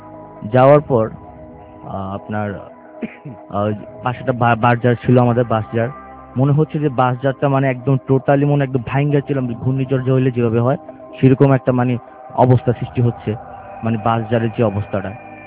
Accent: Chittagong, Chittagong Division, Bangladesh; also born or lived in Comilla; now in Dhaka, Bangladesh; তা আমরা ছোট থেকে চট্টগ্রামে বড় হয়েছি

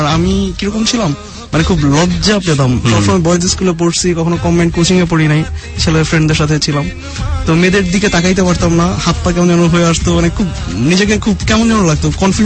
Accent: Dhaka, Dhaka Division, Bangladesh; আসলে আমার জন্ম হয় ঢাকায়, আর আমার হোম ডিস্ট্রিক্ট হচ্ছে লক্ষ্মীপুরে, আর ছোটবেলা থেকে ঢাকাতেই পড়াশোনা করেছি, বড় হয়েছি, আর ফ্রেন্ড ট্রেন্ড যত কিছু স্কুল কলেজ সবই ঢাকাতে।

